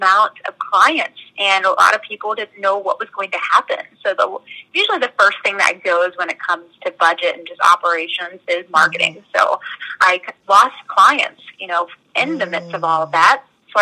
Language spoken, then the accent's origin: English; Maryland, United States; moved away as an adult; now in Maine, United States; So I'm originally from Maryland, but moved up to Maine, I would say about 3 years ago.